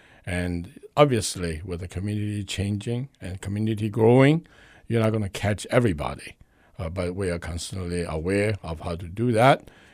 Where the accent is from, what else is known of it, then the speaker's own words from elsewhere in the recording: Hong Kong; also born or lived in China; now in Bellevue, United States; I came from another country. I was born in China, raised in Hong Kong, came to the United States